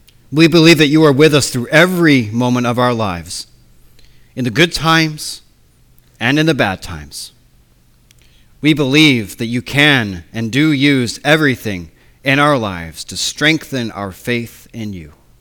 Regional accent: United States; When I was growing up in America, even from a young age, I found great enjoyment in reading the newspaper.

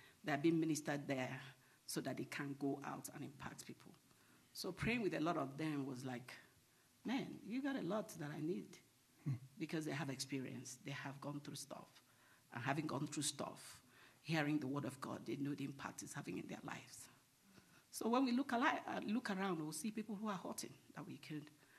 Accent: Nigeria; moved away; also born or lived in London, United Kingdom; I'm a second-year student from Caris Bible College, originally from Nigeria, but I came here from London, where my family live.

